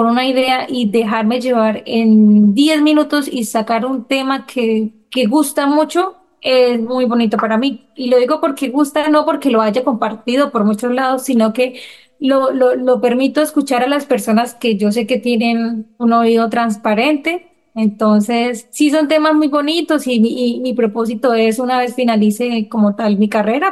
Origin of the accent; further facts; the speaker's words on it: Garzón, Huila, Colombia; Viajar a Garzón o estar en Garzón, en mi pueblo natal, todos reunidos